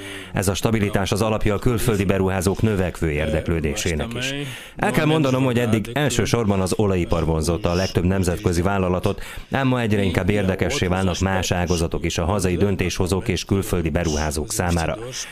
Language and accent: Hungarian; Namibia; a Namibiával, ahonnan én is származom